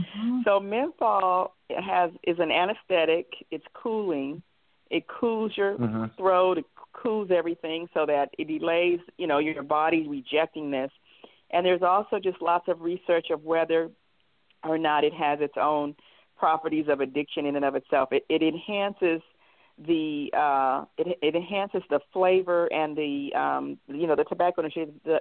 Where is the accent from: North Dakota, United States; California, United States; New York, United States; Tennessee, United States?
California, United States; San Francisco; I grew up in San Francisco. I'm one of 12 in a generation, first cousins. So there are two who are left in San Francisco, and I'm not one of those two.